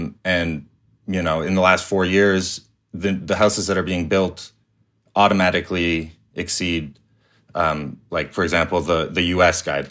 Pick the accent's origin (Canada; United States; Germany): Canada; Calgary, Alberta; I grew up in Calgary and I had no idea about this.